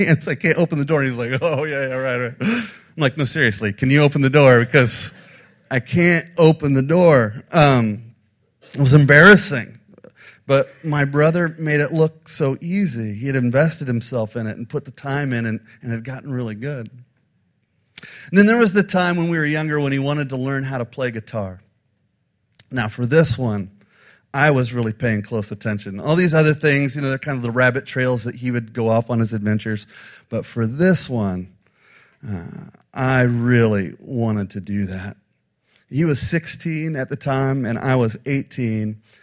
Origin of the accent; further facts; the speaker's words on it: Midwest, United States; We're from the Midwest. We don't surf.